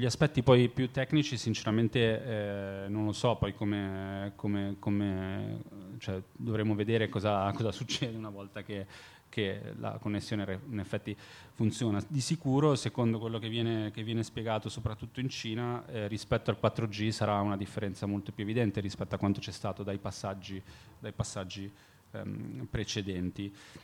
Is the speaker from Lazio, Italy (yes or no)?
no; Genoa, Liguria, Italy; Sono genovese, quindi non è che poi sono laziale, per dire che sciocco.